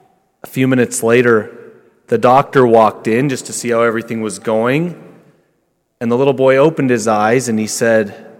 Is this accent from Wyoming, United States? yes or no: yes; Wyoming, United States; Now, even though I was born and raised in Wyoming, I don't really know anything about sheep.